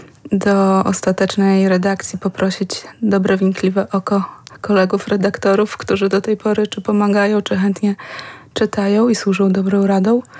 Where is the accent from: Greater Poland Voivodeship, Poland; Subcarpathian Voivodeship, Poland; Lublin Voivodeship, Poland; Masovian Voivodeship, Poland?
Lublin Voivodeship, Poland; Włodawa; u siebie, czyli w rodzinnych moich stronach we Włodawie